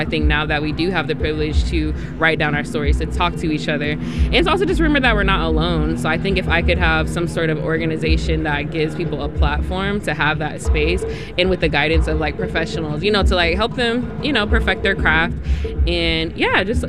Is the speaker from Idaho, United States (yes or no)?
no; Portland, Oregon, United States; Like growing up in Portland, I didn't have, like I said, any black doctors.